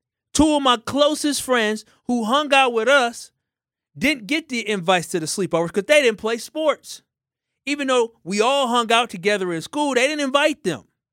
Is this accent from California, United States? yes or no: no; Whitefish Bay, Wisconsin, United States; See, growing up in Whitefish Bay, I saw that the kids who couldn't shoot a basketball